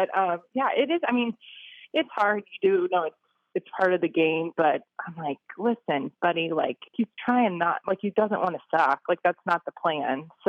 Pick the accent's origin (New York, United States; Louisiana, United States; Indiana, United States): Indiana, United States; I mean, we both are, I mean, we're from Indiana.